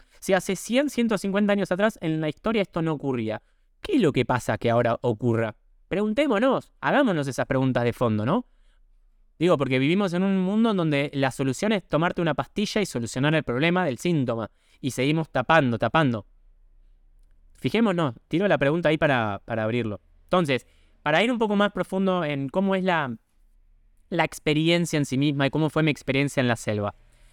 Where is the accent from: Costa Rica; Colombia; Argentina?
Argentina; soy un bicho de ciudad, o sea, está todo bien. Pero yo estoy acostumbrado al confort de ciudad, o sea, soy clase media argentina, ¿no?